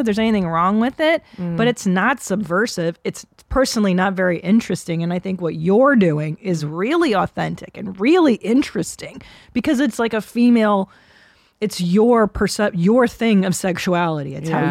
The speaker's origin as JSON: {"language": "English", "town": "Windsor", "region": "Ontario", "country": "Canada", "said": "I'm from Sweet Windsor."}